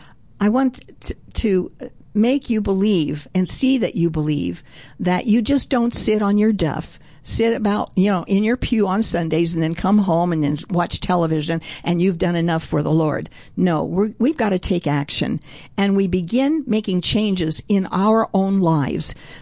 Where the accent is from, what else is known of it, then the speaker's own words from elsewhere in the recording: Colorado, United States; I've lived in Colorado most of my life, and it used to be a pleasure to tell people that I was from Colorado.